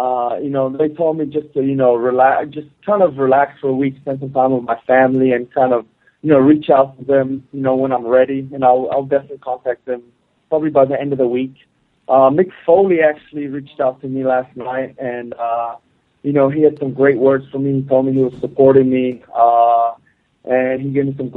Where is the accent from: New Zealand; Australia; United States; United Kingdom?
New Zealand; moved away as an adult; You know, I left home. I grew up in New Zealand. I left New Zealand at 18 years old and went to play college basketball.